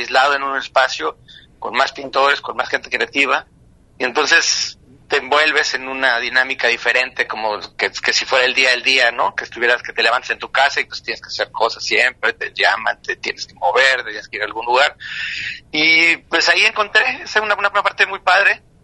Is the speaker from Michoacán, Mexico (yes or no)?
no; Mexico City, Mexico; born there; nací en la Ciudad de México